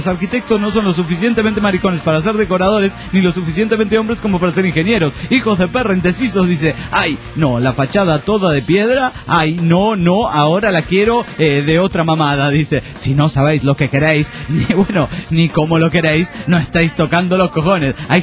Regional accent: Juliaca, Puno, Peru; soy de Jabarra de Juliaca

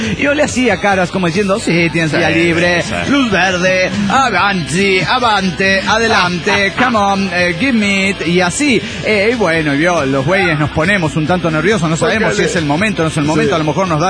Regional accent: Puebla, Mexico; also born or lived in Mexico City; yo nací en Chilangolandia. Yo soy de Feño, pero a los pocos meses ya vine para Puebla.

